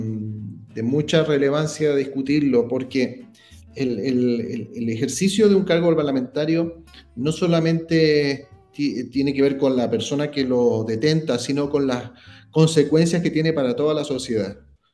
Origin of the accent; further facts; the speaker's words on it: Curicó, Maule, Chile; Yo soy de Curicó, por eso es que lo entiendo tanto, estando muy cerca de San Fernando.